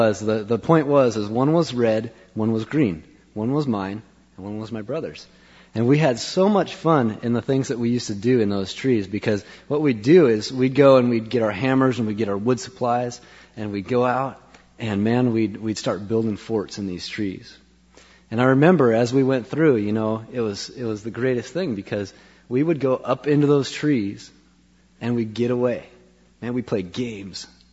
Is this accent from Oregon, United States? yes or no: yes; Beaverton, Oregon, United States; And we grew up in Beaverton.